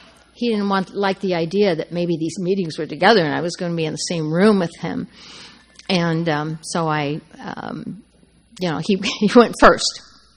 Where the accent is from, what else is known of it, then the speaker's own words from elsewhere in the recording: Oregon, United States; I'm from Oregon.